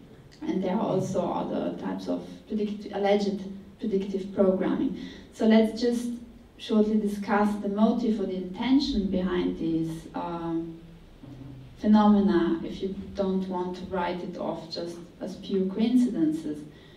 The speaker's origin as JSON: {"language": "English", "region": "Trentino-Alto Adige", "country": "Italy", "tie": "born or raised there", "said": "I grew up in South Tyrol, and there were bars where only German-speaking people went"}